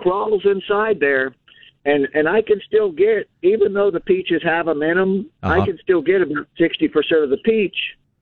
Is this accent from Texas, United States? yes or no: yes; San Antonio, Texas, United States; now in Fulshear, United States; And I grew up in San Antonio in the Harlandale area